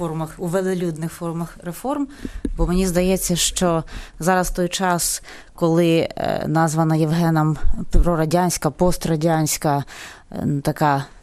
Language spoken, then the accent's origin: Ukrainian; Zaporizhzhia, Zaporizhzhia Oblast, Ukraine; Все-таки я на Запоріжжі, я з Запоріжжя